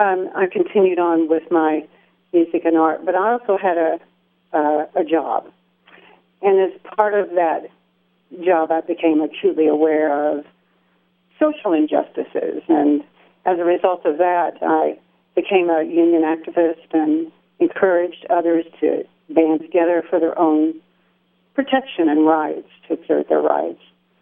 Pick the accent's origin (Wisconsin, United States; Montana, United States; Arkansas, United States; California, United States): Arkansas, United States; Little Rock; So, well, originally I came from Little Rock, Arkansas, and I grew up in a family that was very musical, both of my parents being musicians.